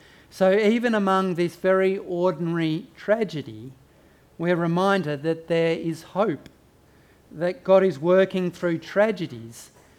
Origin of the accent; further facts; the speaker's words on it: Bowral, New South Wales, Australia; When I tell people that I come from Barrel